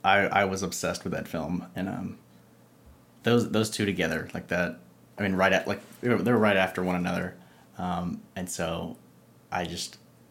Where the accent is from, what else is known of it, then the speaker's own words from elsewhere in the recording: Statesboro, Georgia, United States; But I'm from Statesboro, which is like an hour away from Savannah.